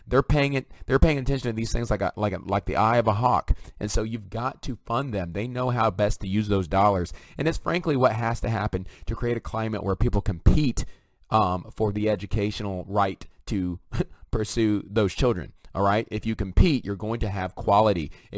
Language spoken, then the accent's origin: English; Tennessee, United States; in the state of Tennessee, my home state.